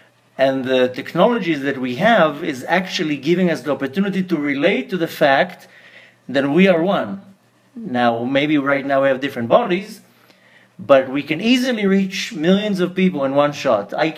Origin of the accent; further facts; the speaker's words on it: Israel; I grew up in Eretz Israel. My mother's Australian, so her parents were in Sydney.